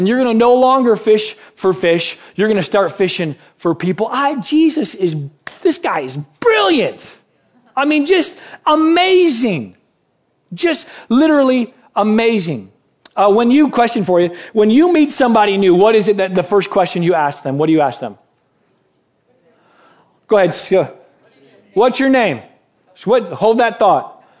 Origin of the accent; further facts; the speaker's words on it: Michigan, United States; And so, because I'm obviously from Michigan.